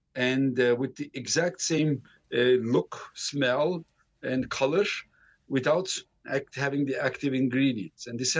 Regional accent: Istanbul, Turkey; And I, as a matter of fact, I'm from the European side of Istanbul, and I actually do have Neanderthal genes.

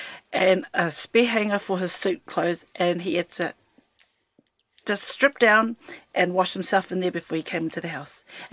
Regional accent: Kaitaia, Northland, New Zealand; Almost. I'm from Kaitaia, but my father is from Whangape, just across the harbour.

